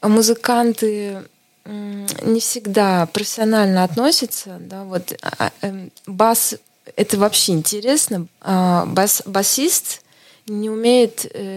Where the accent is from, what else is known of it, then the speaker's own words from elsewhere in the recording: Estonia; first language Estonian; Russian is a second language; Да, это мой родной язык.